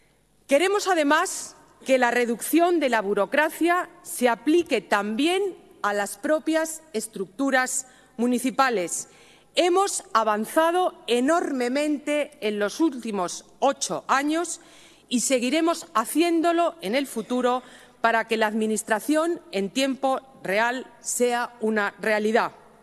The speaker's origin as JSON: {"language": "Spanish", "country": "Spain", "said": "ante todo somos españoles y queremos contribuir al esfuerzo común de recuperación"}